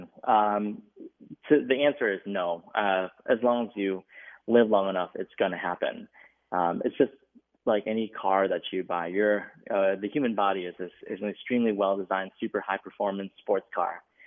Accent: Minneapolis, Minnesota, United States; I grew up in Minneapolis, Minnesota. Went to medical school in Chicago, and then just slowly made my way back.

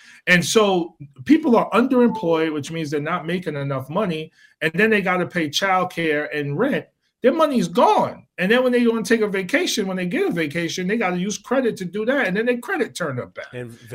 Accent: New York City, New York, United States; I lost 5 friends to gun violence and senseless violence before I was 21 years old, growing up in New York City during the crack cocaine era.

